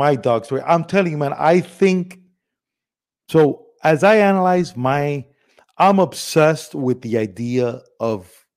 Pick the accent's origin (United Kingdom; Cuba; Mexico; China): Cuba; now in United States; We're from Cuba, left a communist country to come to the United States.